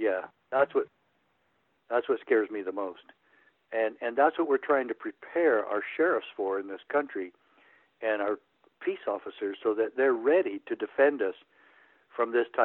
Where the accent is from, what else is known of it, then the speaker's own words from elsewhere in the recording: United States; I'm an American. I want to breathe free.